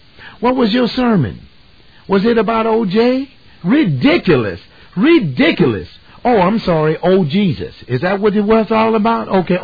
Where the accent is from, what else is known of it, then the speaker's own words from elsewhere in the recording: Los Angeles, California, United States; I live in South Central, born and raised in Watts. Grew up in the Will Rogers Project.